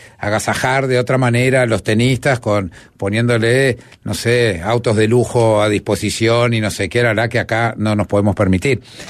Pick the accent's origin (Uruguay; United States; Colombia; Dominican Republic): Uruguay; somos los uruguayos